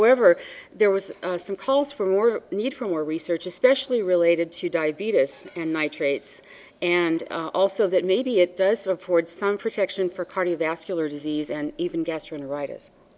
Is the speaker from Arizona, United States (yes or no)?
no; California, United States; And as Juanita said, we're from California.